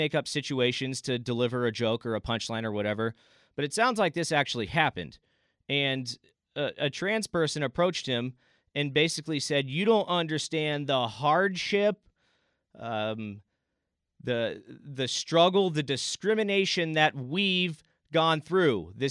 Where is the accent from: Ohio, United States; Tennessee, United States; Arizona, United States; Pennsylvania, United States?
Arizona, United States; Here in my home state of Arizona